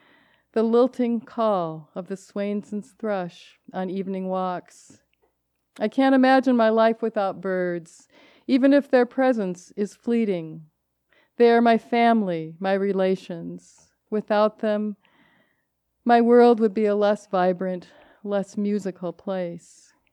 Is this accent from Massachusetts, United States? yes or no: no; Minnesota, United States; also born or lived in Winona; I grew up in Minnesota. I was born in Winona. I really grew up in northern Minnesota on the shores of Little Boy Lake as well